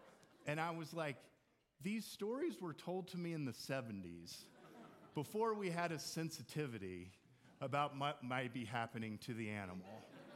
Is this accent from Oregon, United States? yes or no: no; Houston, Texas, United States; My grandparents lived in Tulsa, Oklahoma. I grew up in Houston, Texas